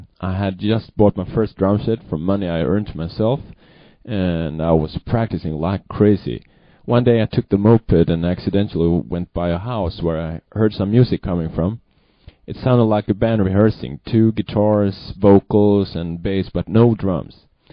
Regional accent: Surahammar, Västmanland, Sweden; also born or lived in Kalmar; We moved around quite a bit after that, though, and I'm raised in a small town about 1 hour drive to the west from Stockholm called Surahammar.

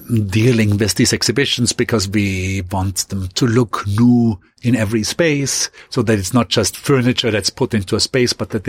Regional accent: Austria; ultimately going quickly back to my hometown in Austria

